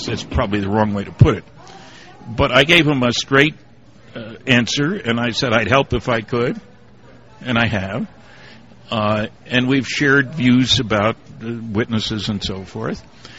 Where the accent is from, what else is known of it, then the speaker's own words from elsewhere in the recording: New Jersey, United States; I'm from New Jersey. So that was part of the problem.